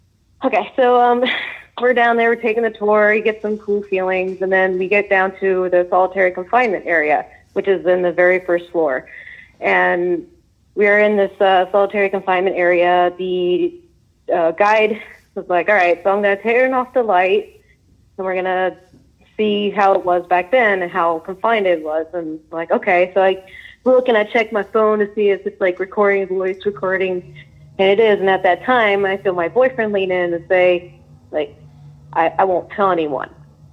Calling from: Traverse City, Michigan, United States; Yeah, I'm calling from Traverse City, Michigan.

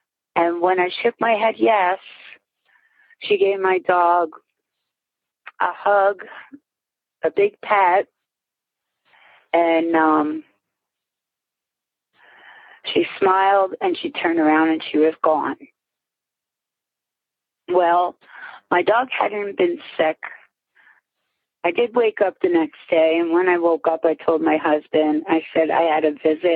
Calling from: Whitehall, Pennsylvania, United States; I'm calling from Whitehall, PA.

